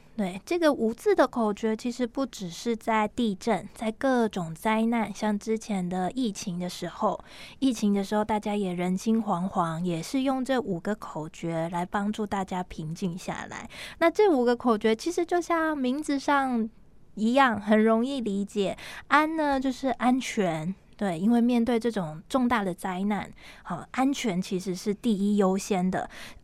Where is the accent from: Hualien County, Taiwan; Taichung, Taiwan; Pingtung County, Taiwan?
Hualien County, Taiwan; Hualien; 这段期间我们花莲人好像就会开始检视自己的生活